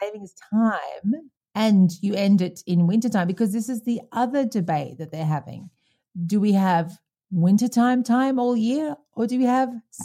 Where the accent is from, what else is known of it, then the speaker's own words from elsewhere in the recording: Australia; also born or lived in Hong Kong / South Africa; I lived for all my life thinking daylight saving was the business because I grew up in Australia.